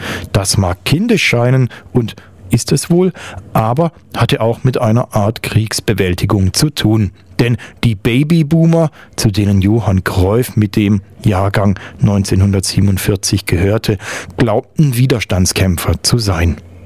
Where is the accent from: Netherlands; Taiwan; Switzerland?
Netherlands; German is a second language; denn so sympathisch sind wir Holländer nun auch wieder nicht.